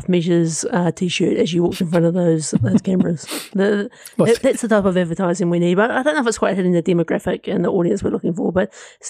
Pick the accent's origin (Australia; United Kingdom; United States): Australia; And I think this is weird for me, like, obviously being Australian, like it hits a little bit closer to home